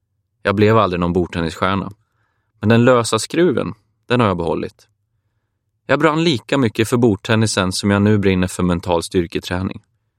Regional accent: Matfors, Västernorrland County, Sweden; Platsen är Nybyggarvägen 24 i ett 60-talshus i Matfors, ett par mil utanför Sundsvall. Det var där jag växte upp och det var där det hände. Jag var 11 år

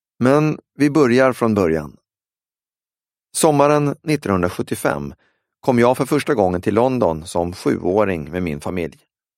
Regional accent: Stockholm, Stockholm County, Sweden; I övrigt minns jag mest att allt var så otroligt mycket större än min hemstad Stockholm.

